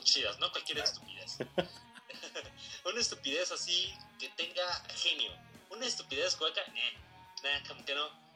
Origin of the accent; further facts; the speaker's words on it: Mexico; Tacos, ¿cómo no? Como buen mexicano, los tacos.